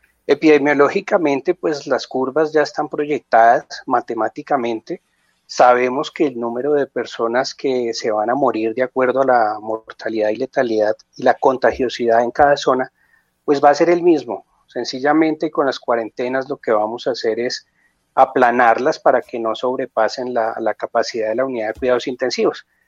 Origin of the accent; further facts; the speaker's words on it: Colombia; de Colombia, médico especialista en medicina familiar, medicina cardiovascular y cuidados paliativos.